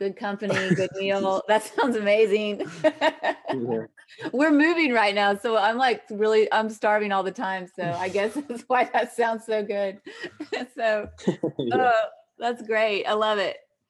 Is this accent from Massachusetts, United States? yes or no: no; Texas, United States; I grew up in Texas as well.